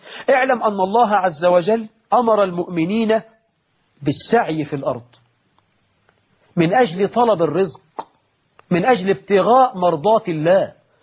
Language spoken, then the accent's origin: Arabic; Egypt; عندنا في مصر أزمة تنابلة في بعض الأعمال ب 600 جنيه و 700 جنيه في الشهر.